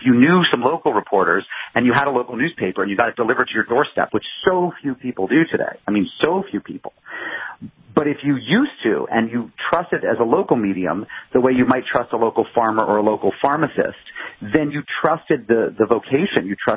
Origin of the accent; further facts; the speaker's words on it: Springfield, Massachusetts, United States; I'm thinking of growing up in Springfield, Massachusetts, where I knew a couple people who reported for the Springfield newspaper.